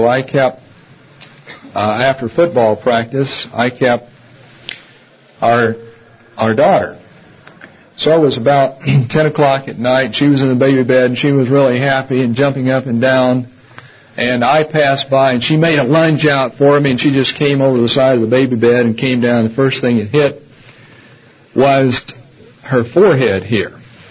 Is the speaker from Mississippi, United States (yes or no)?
yes; Laurel, Mississippi, United States; He grew up in Mobile, Alabama. I grew up in Laurel, Mississippi, about 90 miles apart.